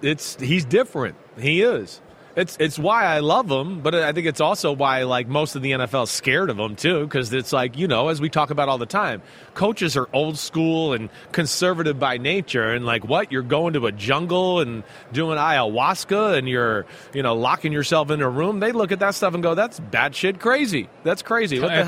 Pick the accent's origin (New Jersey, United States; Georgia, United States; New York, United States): New Jersey, United States; accent: Jersey; moved away; I lost my jersey accent when I left Jersey for a long period of time, and people were always like, oh, you don't sound like you're from Jersey.